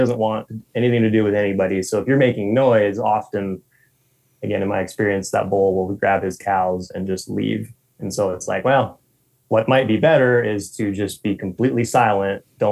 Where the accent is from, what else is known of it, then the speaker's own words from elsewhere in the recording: Helena, Montana, United States; And prior to that, I grew up in Helena, Montana, which is only 2 hours from here. Okay. So born and raised and stayed in Montana.